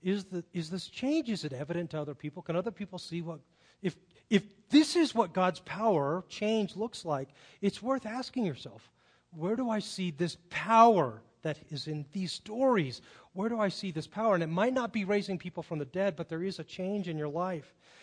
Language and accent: English; Carmel Valley, California, United States; also born or lived in Phoenix; I grew up in Carmel Valley, California. And so I started to go to church when I was in high school.